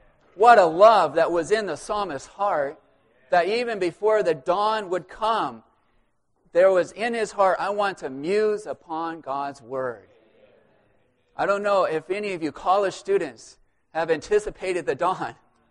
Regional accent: Fort Collins, Colorado, United States; For the saints who don't know … I'm from Fort Collins, Colorado.

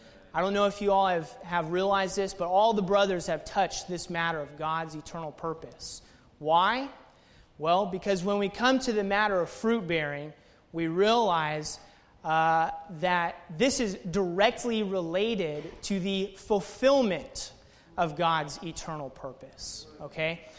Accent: Knoxville, Tennessee, United States; Okay, well … I'm from Knoxville, Tennessee.

